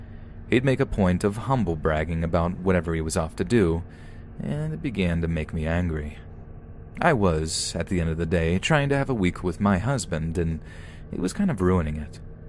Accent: United Kingdom; but being British, we thought that maybe this was just a cultural difference.

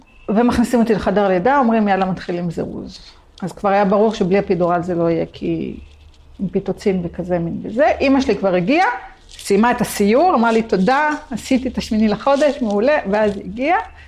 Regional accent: Jerusalem, Jerusalem District, Israel; born there; אני יודעת שנולדתי בחורף ירושלמי עם שלג נוראי ובשערי צדק בשנת שמיטה.

